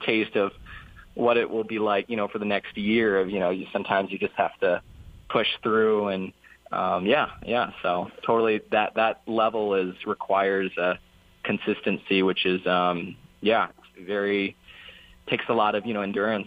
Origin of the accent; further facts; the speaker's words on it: Hawaii, United States; So I was sort of a hip-hop dancer growing up in Hawaii.